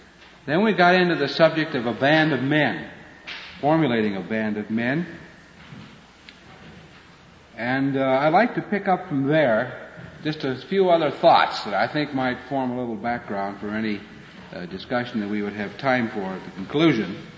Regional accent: Iowa, United States; born there; I was born in Iowa and was corn-fed, as anybody can tell.

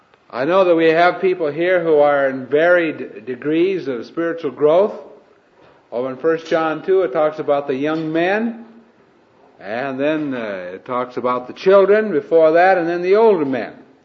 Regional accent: Iowa, United States; I grew up and out in Iowa, the corn state. You can probably tell I'm corn fed. Grew up on a farm out there.

